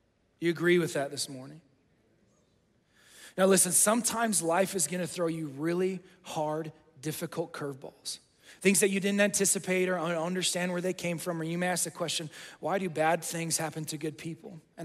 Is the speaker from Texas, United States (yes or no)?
yes; Texas, United States; It's not the Broncos. I'm from Texas.